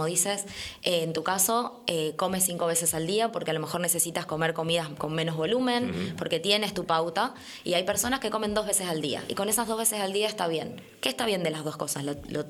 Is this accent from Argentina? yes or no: yes; Argentina; Soy argentina por el acento